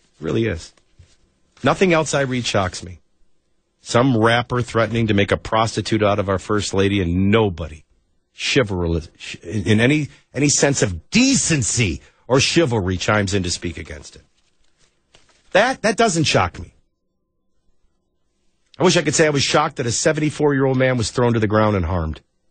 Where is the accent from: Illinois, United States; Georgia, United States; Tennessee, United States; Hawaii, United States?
Tennessee, United States; Nashville; from Nashville, Tennessee, where I'll have to finagle traffic.